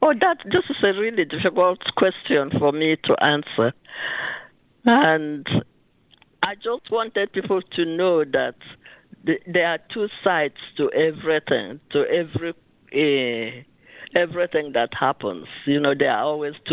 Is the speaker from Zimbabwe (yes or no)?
no; Nigeria; now in United States; lived in America longer than I have lived in Nigeria. So, of course, I'm influenced by what I see and by being an American, which I have to say that I'm very proud that I am an American, and I'm also proud that I'm a Nigerian, too.